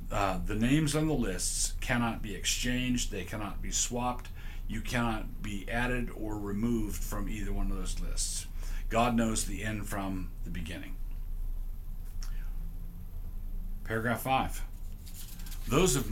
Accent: San Diego, California, United States; born there; I was born in San Diego in 1953.

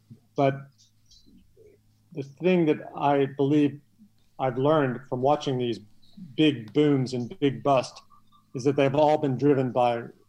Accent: Kentucky, United States; now in Thailand; I grew up in Kentucky and went to Vanderbilt.

